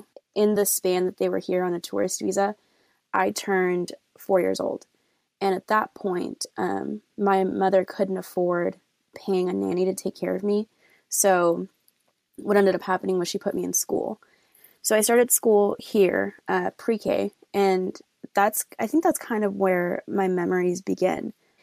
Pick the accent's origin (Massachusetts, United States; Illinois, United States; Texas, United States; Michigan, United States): Texas, United States; Austin; I am currently 25 years old, and I'm from Austin, Texas.